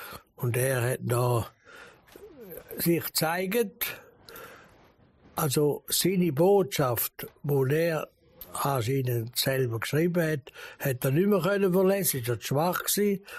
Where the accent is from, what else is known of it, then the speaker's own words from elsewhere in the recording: Zurich, Switzerland; Aber ich bin Protestant und ich bin Zürcher.